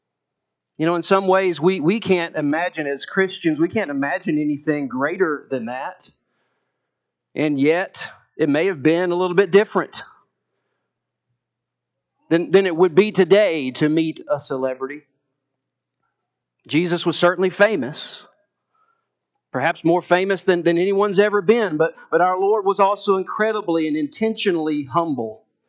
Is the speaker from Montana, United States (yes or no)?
no; Columbia, Tennessee, United States; I'm from Columbia, Tennessee, and I was driving down one of the main roads in Columbia, Tennessee when I was in my 20s.